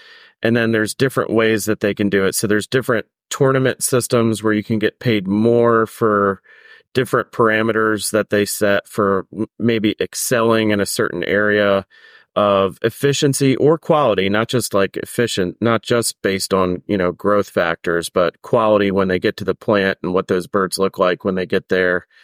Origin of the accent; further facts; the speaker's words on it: Maryland, United States; And so, you know, I grew up in Maryland, but not in the part of Maryland where they raise chickens.